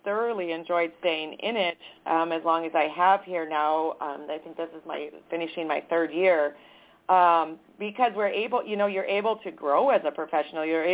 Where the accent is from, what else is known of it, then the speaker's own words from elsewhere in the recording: South Dakota, United States; I am. I grew up in South Dakota.